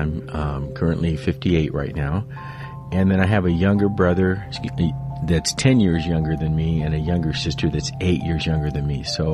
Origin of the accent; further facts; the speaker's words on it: Pomona, California, United States; born there; I was born in Pomona, California. And my parents lived in Laverne